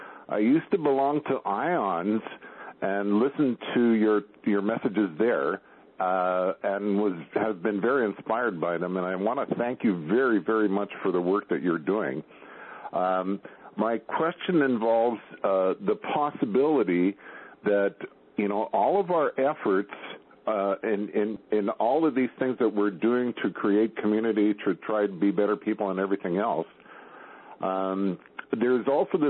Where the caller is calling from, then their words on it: Salmo, British Columbia, Canada; from Thalmo